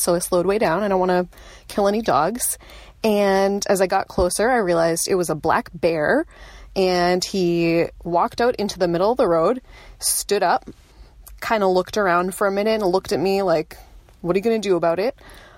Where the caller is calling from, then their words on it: Bedford, New Hampshire, United States; I'm calling from Bedford, New Hampshire.